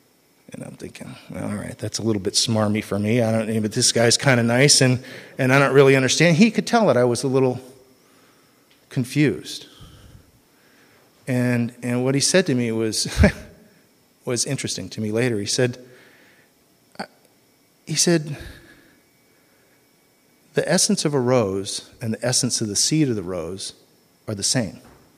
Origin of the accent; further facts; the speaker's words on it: Redondo Beach, California, United States; I'm from Redondo Beach.